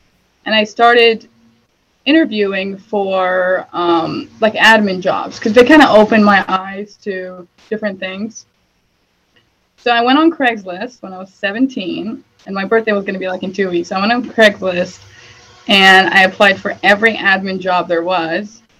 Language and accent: English; Iraq; now in United States; my family has migrated to the United States in 2006. So I'm from Iraq.